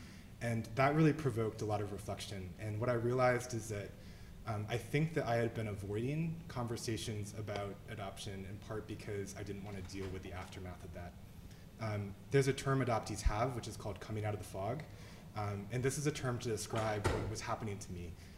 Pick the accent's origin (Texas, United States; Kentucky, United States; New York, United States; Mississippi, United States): New York, United States; also born or lived in Korea; I was adopted from Korea in the early 80s. I was part of sort of the first big wave of Korean adoptees. My parents are white, and I was adopted into a very small rural town in upstate New York.